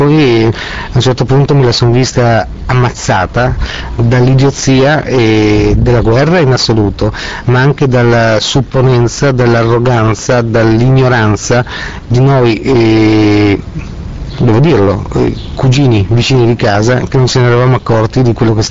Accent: Trieste, Friuli-Venezia Giulia, Italy; born there; io sono nato a Trieste da famiglia pugliese, e la mia famiglia è tutta gente di mare

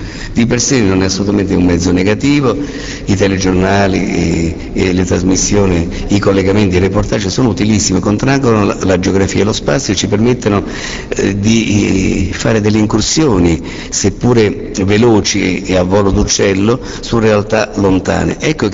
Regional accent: Naples, Campania, Italy; Io, che sono un incursore, sono napoletano

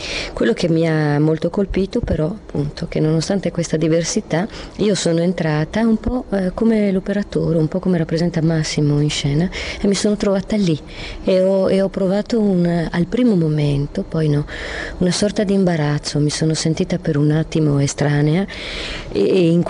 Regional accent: Varese, Lombardy, Italy; now in Trieste, Italy; Io poi non sono di Trieste, io sono adottata, di triestina di adozione, ma vengo da Varese

